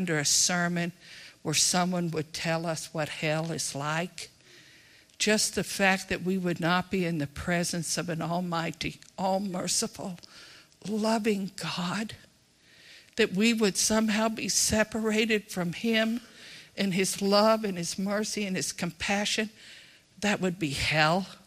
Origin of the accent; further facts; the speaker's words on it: Austin, Texas, United States; I come from Austin.